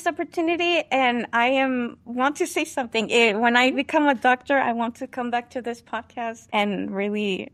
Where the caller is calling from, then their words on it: San Luis, Arizona, United States; I'm coming from San Luis, Arizona. It's on the tip of the Arizona like map in the southwest. It is a border town between the U.S. and Mexico.